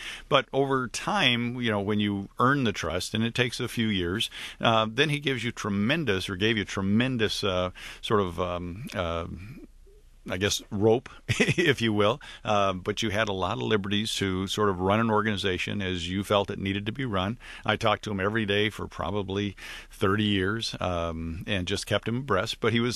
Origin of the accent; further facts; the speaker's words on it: Detroit, Michigan, United States; I grew up in Detroit, 6 Mile and Woodward area, and my dad left when I was about a year old.